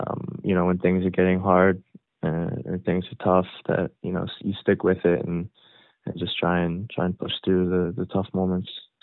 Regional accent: Comox, British Columbia, Canada; but it really is, I am proud coming from Comox.

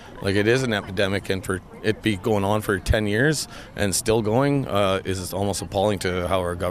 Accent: Canada; I'm a Canadian citizen

